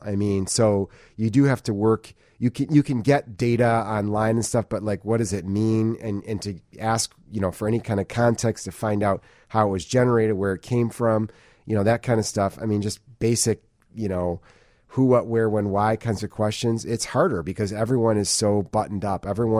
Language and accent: English; Michigan, United States; now in Chicago, United States; I grew up in Michigan. Chicago is the closest city. And so I grew up coming here a lot